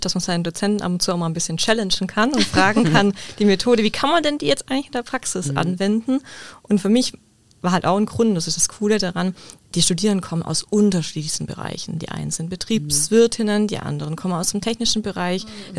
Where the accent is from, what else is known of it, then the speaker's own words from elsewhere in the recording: Baden-Württemberg, Germany; now in Stuttgart, Germany; Ich komme ursprünglich aus dem Kreis Heilbronn, wohne mittlerweile aber in Stuttgart, weil ich da dual studiert hatte